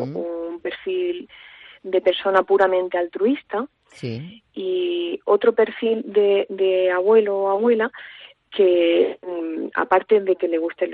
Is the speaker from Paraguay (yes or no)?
no; Granada, Andalusia, Spain; also born or lived in Madrid; now in A Coruña, Spain; yo me crié en Granada. Bueno, pasé por Madrid, estuve trabajando en Madrid más de 8 años y al final me he instalado en Coruña, donde he tenido mi familia.